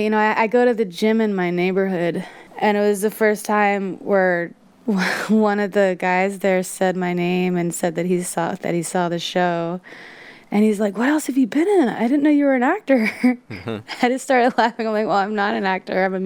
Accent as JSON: {"language": "English", "region": "New Jersey", "country": "United States", "tie": "born or raised there", "lives_now": "Tennessee, United States", "said": "I grew up in Jersey, and I decided to move to Tennessee to pursue music"}